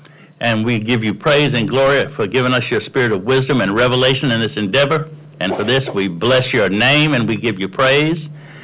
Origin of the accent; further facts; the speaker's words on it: Navasota, Texas, United States; Good morning, everyone. … I'm from Navasota, Texas. We have a small non-denominational church there called Grace Covenant Christian Center.